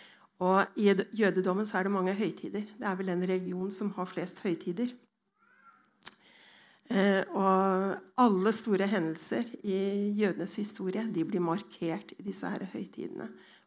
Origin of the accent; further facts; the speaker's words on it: Iceland; Og som islending, så har jeg blitt innlemmet i et slektsregister, i Islendingabok, som det heter, som alle islendinger kan komme inn på ved å taste inn sitt personnummer.